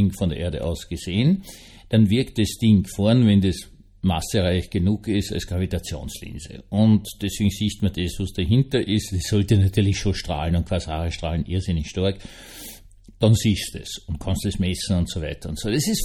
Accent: Vienna, Austria; Ich bin Wiener, ja.

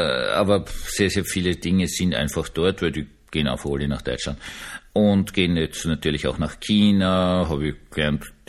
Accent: Austria; Dieses mein Heimatland Österreich

